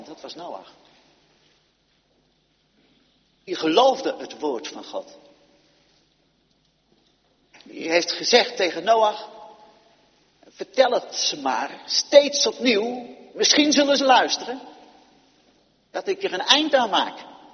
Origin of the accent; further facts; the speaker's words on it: Westbroek, Utrecht, Netherlands; De omgeving van Westbroek, waar ik opgegroeid ben.